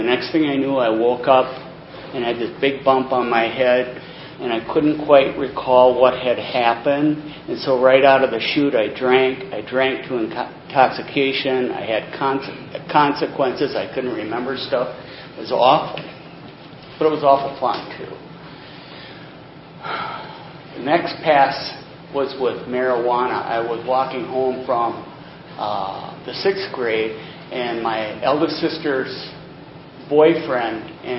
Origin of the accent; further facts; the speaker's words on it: Chippewa Falls, Wisconsin, United States; I grew up in Chippewa Falls, a small town north of Madison, about 3.5 hours.